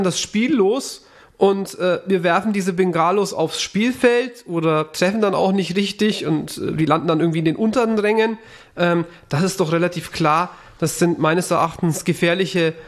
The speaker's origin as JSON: {"language": "German", "region": "Denizli", "country": "Turkey", "said": "weil das ist auch in meiner Heimat in Denizli so"}